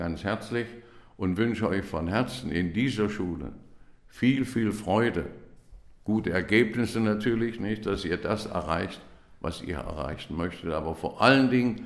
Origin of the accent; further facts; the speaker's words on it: Wroclaw, Lower Silesian Voivodeship, Poland; born there; moved away; Ich bin geboren in Breslau, das ist heute Wroclaw, das war also in Schlesien, und bin 1945 hierher gekommen.